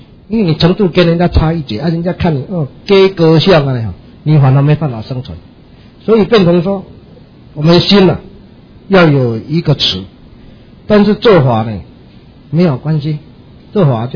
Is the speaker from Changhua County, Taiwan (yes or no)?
yes; Changhua County, Taiwan; 所以彰化的，我彰化人哦，所以我咧没话讲。